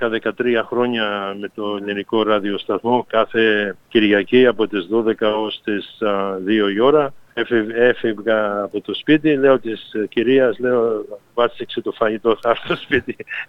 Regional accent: Southport, Queensland, Australia; Στο έναν μικρό χωριό στο νότιο της Μπρισβάνης, λέγεται Southport. Είναι 100 χιλιόμετρα νότια από το Brisbane, μία ώρα με το αμάξι. Εκεί πέρα γεννήθηκα, πήγα στο σχολείο

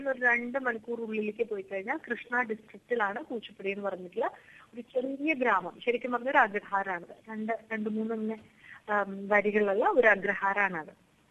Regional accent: Kerala, India; കാരണം ഞാൻ മലയാളിയാണ്, കേരളത്തിലാണുള്ളത്.

